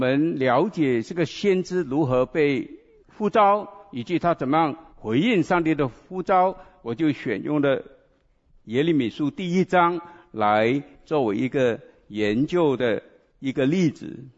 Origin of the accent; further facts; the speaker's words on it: Sungai Siput, Perak, Malaysia; 我出生在和风，你们不知道，从这边开车两个小时就到我的家乡。你知道和风在怡保，你们知道怡保吗？怡保再上去有个小小的城镇叫做和风